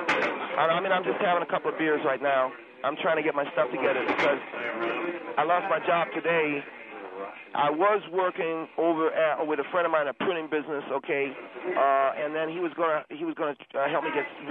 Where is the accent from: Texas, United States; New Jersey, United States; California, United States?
California, United States; Encino; born there; I was born in Encino, but I do, you know, I go back, I look at the Mexicans as much as I can to stay connected, all right?